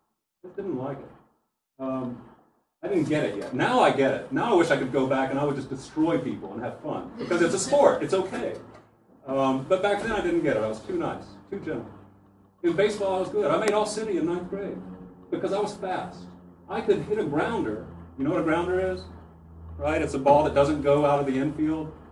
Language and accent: English; Tennessee, United States; I grew up in Tennessee.